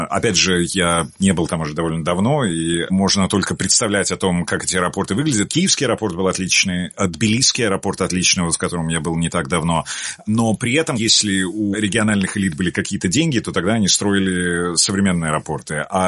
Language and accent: Russian; Minsk, Belarus; Я рос в Минске, когда я еще был совсем маленьким мальчиком, мне было года 4, наверное, максимум 5.